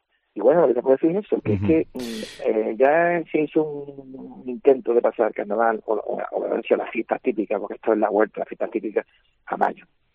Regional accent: Cádiz, Andalusia, Spain; yo como gaditano

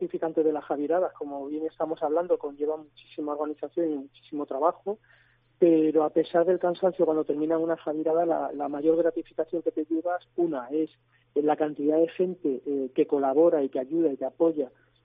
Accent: Ceuta, Spain; moved away as an adult; now in Navarre, Spain; yo no soy navarro, yo vengo de Ceuta

